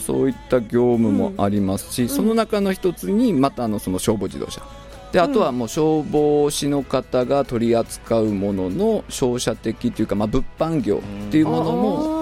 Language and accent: Japanese; Omura, Nagasaki, Japan; 例えば私の地元の大村市なら大村市